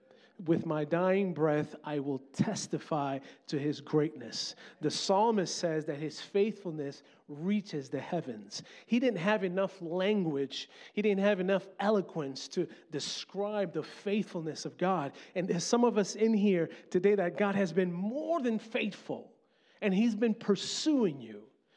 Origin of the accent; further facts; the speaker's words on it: Brooklyn, New York, United States; accent: Brooklyn; When I was a young kid, I grew up in Brooklyn, New York, hence the accent.